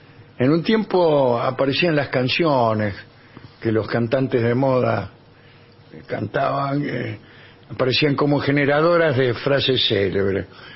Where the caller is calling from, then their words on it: Buenos Aires, Argentina; de Parque Avellaneda.